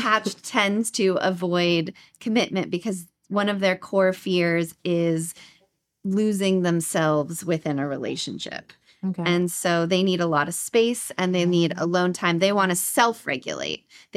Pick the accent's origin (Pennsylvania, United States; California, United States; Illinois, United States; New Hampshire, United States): California, United States; Los Angeles; also born or lived in New Jersey; So I was born and raised in Los Angeles. I lived in New Jersey for 10 years and went to school, and then I recently came back.